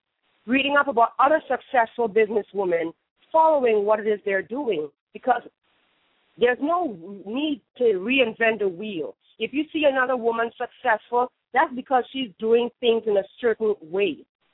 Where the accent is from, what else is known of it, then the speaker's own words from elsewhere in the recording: Trinidad & Tobago; In my home country, Kamala Prasad Bisesa is the first time a woman has been elected to that office in my country.